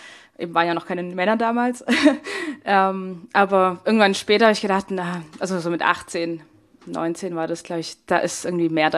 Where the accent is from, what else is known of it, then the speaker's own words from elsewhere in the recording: Stuttgart, Baden-Württemberg, Germany; ich komme ja hier aus Stuttgart, aus der Nähe von Stuttgart